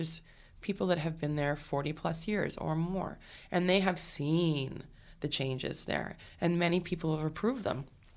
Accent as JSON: {"language": "English", "town": "Oshawa", "region": "Ontario", "country": "Canada", "tie": "born or raised there", "said": "My background, I grew up in Oshawa, Ontario, which is a hardcore GM town. And a little bit rough. People know it as the Schwa."}